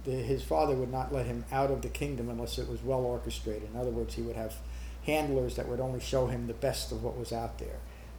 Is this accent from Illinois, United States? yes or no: no; Berkeley Heights, New Jersey, United States; I was brought up in Berkeley Heights, a middle-class part of America, Berkeley Heights, New Jersey.